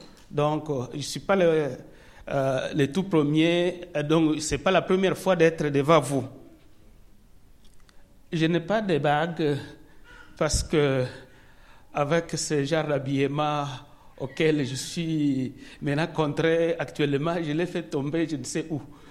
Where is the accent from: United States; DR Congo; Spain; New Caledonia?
DR Congo; Je viens du Congo et je suis pasteur